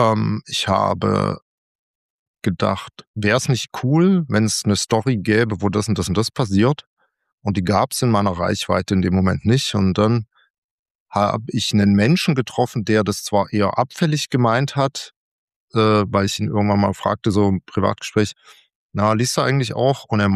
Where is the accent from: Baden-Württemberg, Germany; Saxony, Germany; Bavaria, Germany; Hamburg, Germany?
Saxony, Germany; Chemnitz; now in Leipzig, Germany; Ich bin dann umgezogen von Chemnitz, wo ich herkomme, nach Leipzig